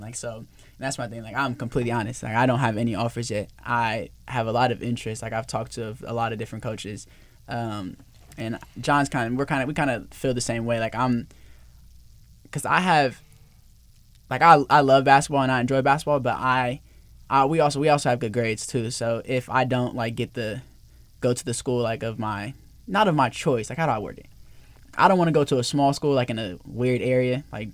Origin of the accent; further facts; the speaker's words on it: San Francisco, California, United States; I'm originally from the Bay Area. I was born in San Francisco, and I lived all in the Bay, like, growing up.